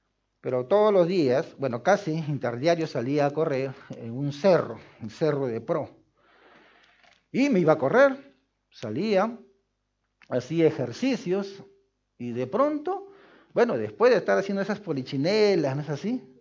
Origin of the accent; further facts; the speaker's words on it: Lima, Peru; also born or lived in Piura; nací en Piura. Y mi papá fue destacado a Lima, ya. Y ahí hemos crecido, nos hemos desarrollado. Somos 8 hermanos de una familia. Somos una familia numerosa.